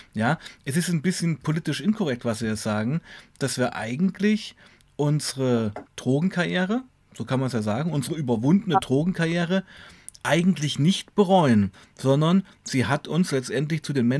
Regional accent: Weißenfels, Saxony-Anhalt, Germany; meine Heimatstadt Weißenfels.

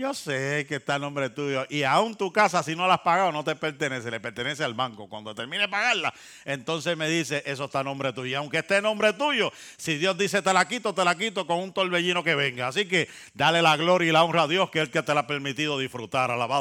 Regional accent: Santa Isabel, Puerto Rico; En mi pueblo, en mi barrio, allá en Santa Isabel, Puerto Rico

